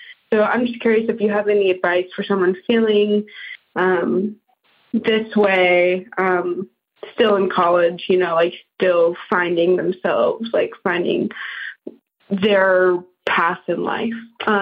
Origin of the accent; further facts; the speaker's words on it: California, United States; I'm 23 years old. I'm from California.